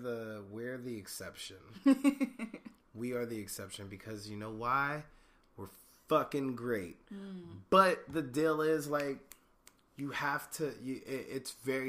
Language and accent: English; Maryland, United States; I'm from Montgomery County, which counts in the DMV.